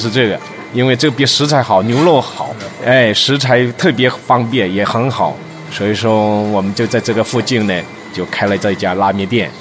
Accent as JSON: {"language": "Chinese", "town": "Wenzhou", "region": "Zhejiang", "country": "China", "lives_now": "Russia", "said": "因为我是中国的浙江杭州温州人，温州人呢"}